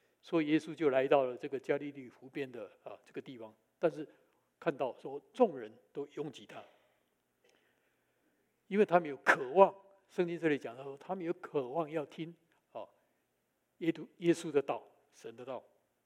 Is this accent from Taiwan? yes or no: yes; Taiwan; 因为我从台湾来的，看到有许许多多的庙